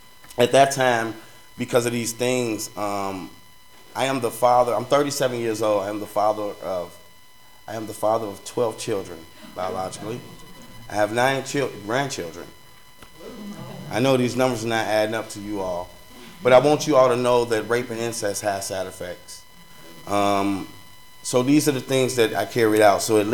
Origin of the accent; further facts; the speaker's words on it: Chicago, Illinois, United States; So I grew up in a different kind of setting. I grew up in Chicago.